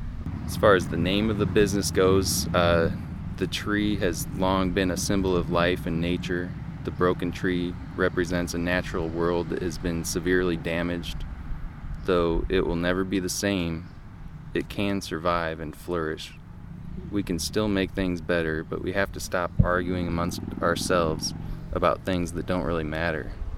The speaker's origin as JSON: {"language": "English", "town": "Peoria", "region": "Illinois", "country": "United States", "tie": "born or raised there", "said": "Lived in Peoria most of my life. Little excursions to other places, but was born and raised in Peoria."}